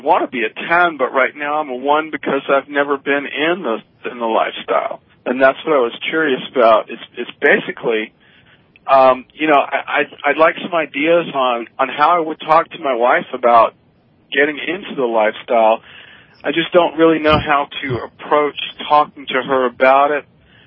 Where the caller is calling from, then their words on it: Tallahassee, Florida, United States; I'm calling from Tallahassee, Florida.